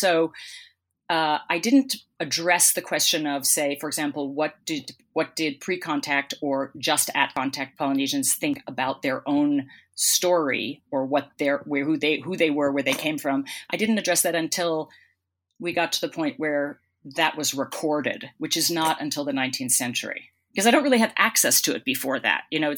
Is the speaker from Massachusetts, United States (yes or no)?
yes; Boston, Massachusetts, United States; And one of the things that I was really aware of, and again, I come from Boston, you know, and I live in Boston now.